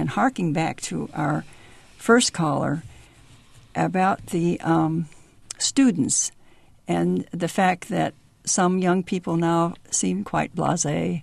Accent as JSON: {"language": "English", "town": "East St. Louis", "region": "Illinois", "country": "United States", "tie": "born or raised there", "said": "I grew up in East St. Louis, mm-hmm. Illinois, and I attended Catholic parochial schools."}